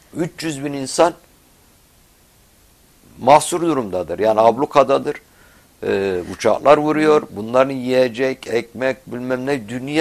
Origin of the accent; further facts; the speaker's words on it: Aleppo Governorate, Syria; Azez-Cerablus arasındaki 144 Türkmen köyü vardır. Orada ben de oralıyım. Halep Türkmenlerindeyim ben. Ya bizim oradaki köylerimiz de biz Arapçayı zor konuşuruz. Yani Türkçe konuşuruz.